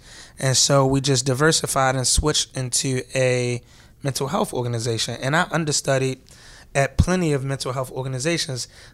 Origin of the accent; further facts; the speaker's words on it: Baltimore, Maryland, United States; Or I'm from East Baltimore. So, you know, from people from East Baltimore never even go to West Baltimore.